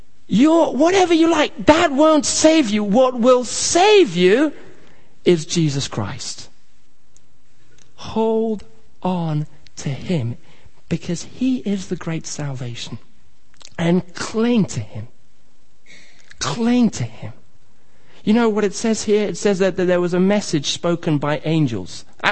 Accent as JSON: {"language": "English", "country": "Kenya", "tie": "born or raised there", "moved": "yes", "said": "We used to have, when I grew up in Kenya, a big kind of Alsatian dog."}